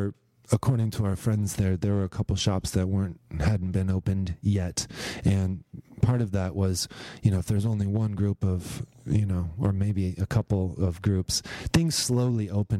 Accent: United States; you know, when I said I was from America, he looked shocked, you know.

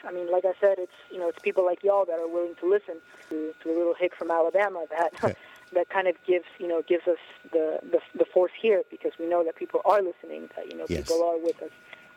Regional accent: Mexico City, Mexico; And so I'm from Mexico. I'm from Mexico City.

